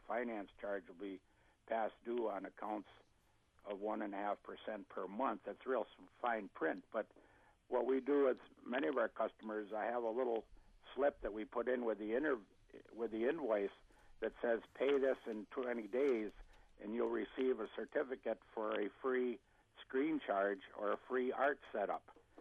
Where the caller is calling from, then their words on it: St. Paul, Minnesota, United States; I'm from St. Paul, Minnesota.